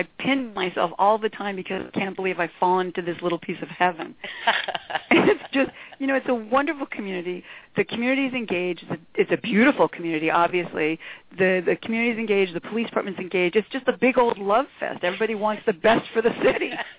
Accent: Levittown, New York, United States; accent: New York; also born or lived in Brooklyn; So originally I'm from New York. Born and raised, in case you couldn't pick up on the accent.

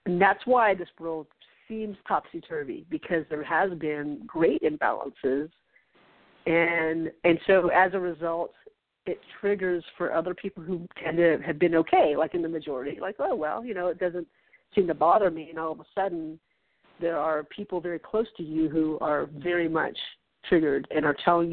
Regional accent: the South, United States; I have a lot of really conservative friends. I grew up in the South, so it doesn't surprise me that hasn't changed.

